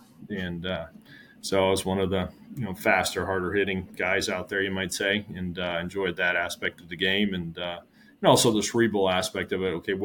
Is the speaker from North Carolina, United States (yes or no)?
no; Buffalo, New York, United States; You know, I call myself a Midwesterner, but a lot of people get confused when they tell them that I was born and raised in Buffalo until high school years.